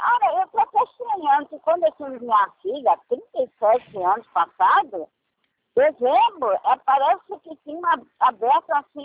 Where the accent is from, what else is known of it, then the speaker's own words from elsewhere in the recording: Rio de Janeiro, Brazil; Eu, como boa carioca, tu imagina, né?